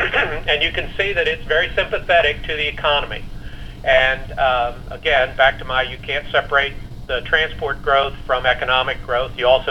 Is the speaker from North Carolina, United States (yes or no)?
no; Washington, United States; You all know that I work for a trucking company and I'm from Washington, so please excuse my biases as we move forward.